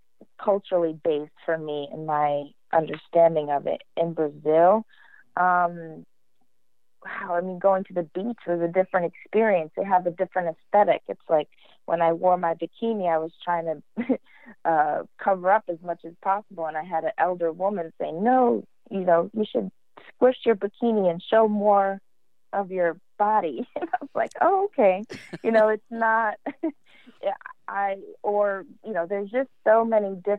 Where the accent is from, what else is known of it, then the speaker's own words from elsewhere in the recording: Jamaica; also born or lived in United States; I'm a Jamaican, so I'm half Jamaican, half American. And so I got different messages about sexuality in America that I did in Jamaica.